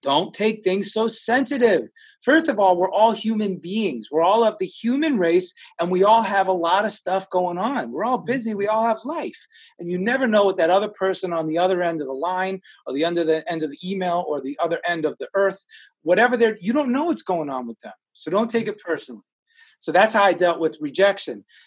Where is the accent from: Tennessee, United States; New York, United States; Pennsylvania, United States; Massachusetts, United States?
New York, United States; I'm a Cuban Italian who was born and raised in New York. And I have this real hard New York edge to me.